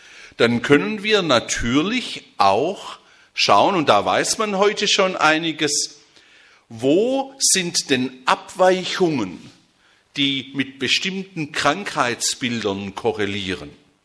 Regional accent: Konstanz, Baden-Württemberg, Germany; Wir haben in Konstanz, wo ich herkomme, eine Firma

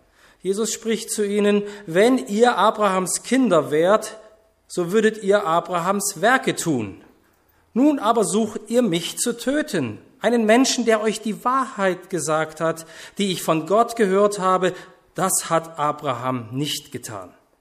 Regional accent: Bernstadt, Saxony, Germany; also born or lived in Dresden; now in Osnabrück, Germany; Und ich bringe euch Grüße mit von meiner Gemeinde aus Osnabrück. Ich komme ja auch aus Sachsen, und zwar ursprünglich aus Bernstadt und dann aus Dresden.

